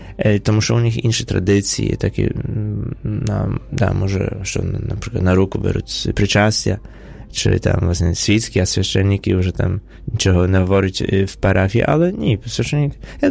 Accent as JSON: {"language": "Ukrainian", "country": "Poland", "said": "А я знаю польську мову, бо я з Польщі"}